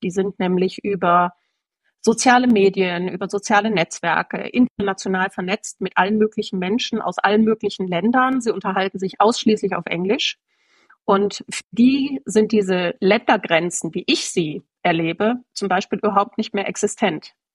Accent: North Rhine-Westphalia, Germany; born there; im Oberbergischen Land bin ich geboren, in der Nähe von Gummersbach.

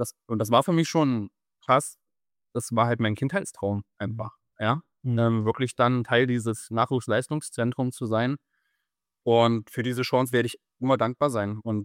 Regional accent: Thuringia, Germany; Ich komme aus Thüringen ursprünglich

